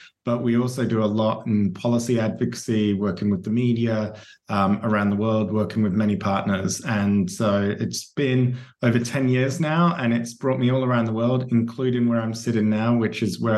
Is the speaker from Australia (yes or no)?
yes; Perth, Western Australia, Australia; an appreciation of the opportunities I had and really the gratitude for those opportunities growing up in Perth.